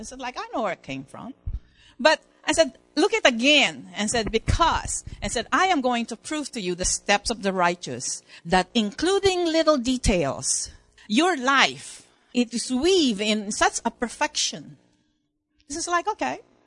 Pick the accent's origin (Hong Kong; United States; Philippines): Philippines; born there; You know, I was born in the Philippines with my parents.